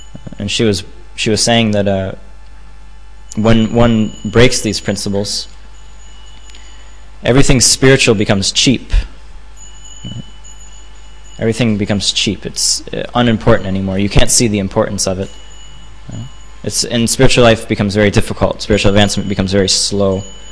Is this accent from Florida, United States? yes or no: yes; Florida, United States; But if you go to, you know, warmer countries, like I'm from Florida, or, you know, other California, different places in America